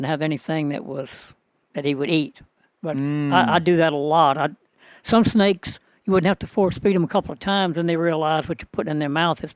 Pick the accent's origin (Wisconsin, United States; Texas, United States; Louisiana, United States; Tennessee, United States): Louisiana, United States; Ponchatoula; In Louisiana, specifically around Ponchatoula, Hammond, which is about 50 miles north of New Orleans.